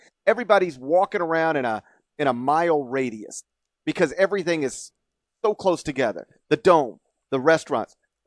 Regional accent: Memphis, Tennessee, United States; Like, I know I'm from Memphis. People take a crap on Memphis all the time.

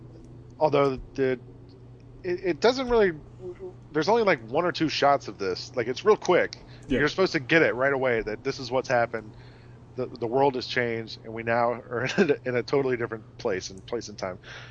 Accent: Atlanta, Georgia, United States; Maybe so. I'm from Atlanta. I'm used to Coke being around all the time.

